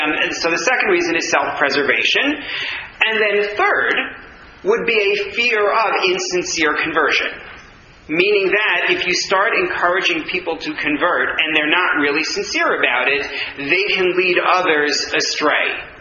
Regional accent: New York, United States; And I didn't know anything because I grew up in New York.

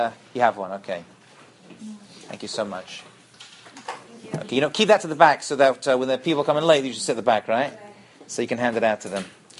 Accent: London, United Kingdom; I came from London, going to Israel was a 4-hour flight, right?

